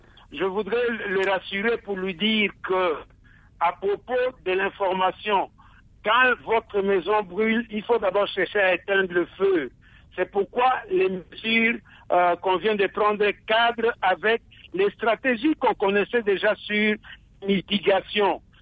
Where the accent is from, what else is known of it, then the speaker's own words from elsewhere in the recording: Kwilu, DR Congo; chez nous, dans le Kwilu, la division provinciale et le gouverneur avaient arrangé notre système de combat en zone opérationnelle